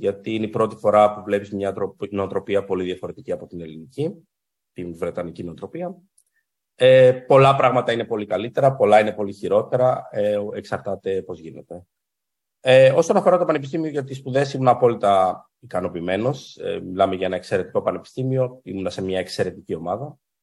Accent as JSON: {"language": "Greek", "town": "Thessaloniki", "region": "Central Macedonia", "country": "Greece", "tie": "born or raised there", "said": "Γεννήθηκα και μεγάλωσα στη Θεσσαλονίκη, στην περιοχή της Καλαμαριάς. Εκεί γεννήθηκα, εκεί πήγα σχολείο, εκεί μεγάλωσα και στα 18 μου, λοιπόν, πέρασα στην Ξάνθη"}